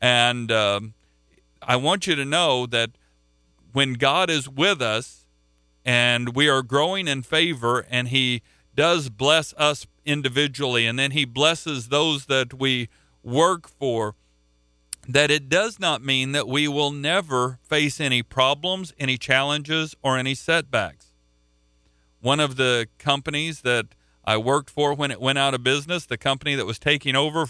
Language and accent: English; Oklahoma, United States; I grew up in Oklahoma.